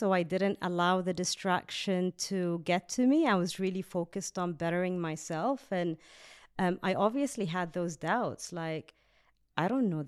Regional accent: Abu Dhabi, United Arab Emirates; And I thought, I'm from Abu Dhabi, you know, like right.

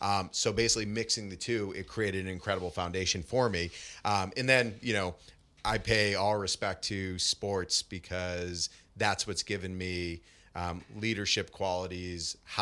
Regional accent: Boston, Massachusetts, United States; You know, I'm originally from Boston. Went to a small liberal arts school up in Maine, Bates College.

